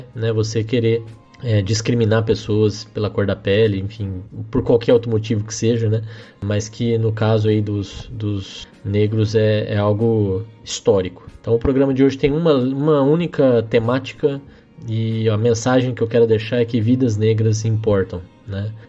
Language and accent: Portuguese; Brazil; Pode até ser, eu até entendo a lógica, todos somos brasileiros, mas não somos todos iguais, né?